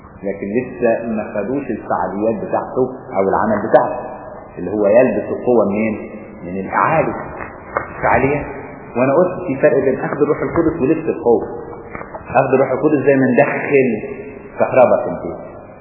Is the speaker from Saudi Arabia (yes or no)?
no; Egypt; زي ما بتشوفوا هنا عندنا في مصر مثلا الارهابيين ما يقدروش يستخبوا في القاهره.